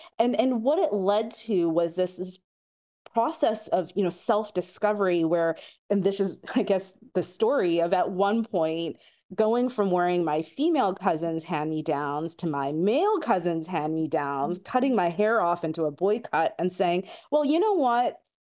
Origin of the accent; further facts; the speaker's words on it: Vancouver, British Columbia, Canada; I'm of Indian origin, but I was born and raised in Vancouver. And for me, it was, how can I just be Canadian?